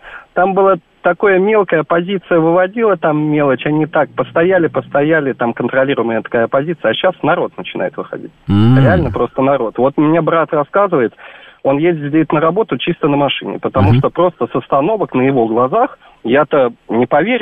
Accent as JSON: {"language": "Russian", "country": "Belarus", "moved": "yes", "lives_now": "Russia", "said": "Ну, он живет в Беларуси, я сам белорус, давно уже живу в России, я вам рассказывал."}